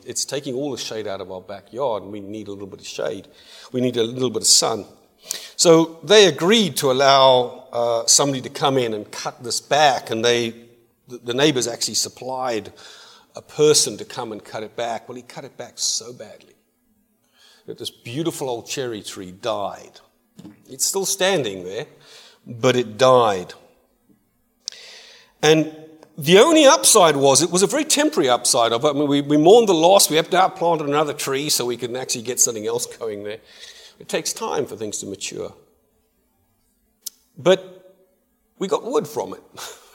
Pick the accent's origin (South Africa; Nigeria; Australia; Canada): South Africa; also born or lived in United States; now in United Kingdom; I grew up in South Africa. I live in England. I've lived in Europe. I've lived in the States, but mainly in the southern, warmer states. My parents live in England